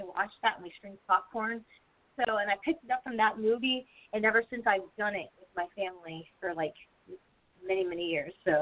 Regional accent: Williamsburg, Virginia, United States; I grew up in Williamsburg.

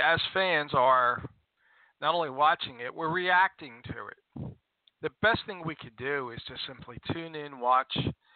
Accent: Philadelphia, Pennsylvania, United States; I come from North Philadelphia. I come from the inner city. Germantown and Hung Park, Broadden the Boulevard. Nice town, that's my section.

